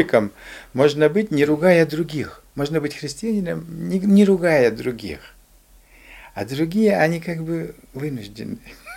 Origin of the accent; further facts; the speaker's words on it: Kyrgyzstan; moved away; я из Киргизии приехал, там, например, ну, папа мусульманин, мама католичка.